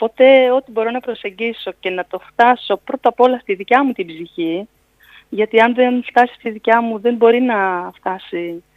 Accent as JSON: {"language": "Greek", "region": "Thessaly", "country": "Greece", "said": "Γιατί είμαι και εγώ από τη Θεσσαλία."}